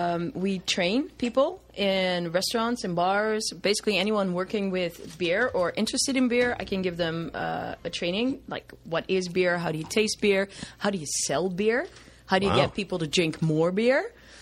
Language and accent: English; Netherlands; accent: American; English is a second language; Yeah, the Netherlands, yeah.